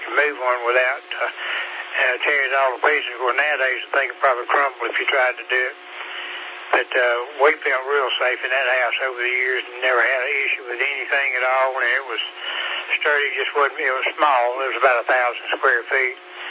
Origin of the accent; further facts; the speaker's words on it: Hartwell, United States; House where I was raised was in Hartwell